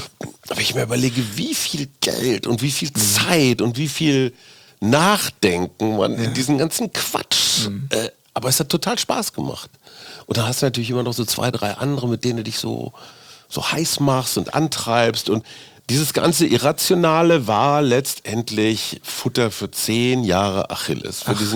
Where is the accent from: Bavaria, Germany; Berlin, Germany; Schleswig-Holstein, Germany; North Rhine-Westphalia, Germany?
North Rhine-Westphalia, Germany; Münster; in meiner Heimatstadt Münster